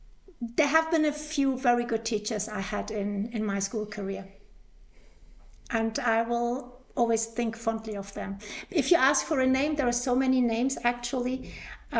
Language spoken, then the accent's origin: English; Berlin, Germany; I grew up in Berlin, and I was in Berlin. I went to high school in Berlin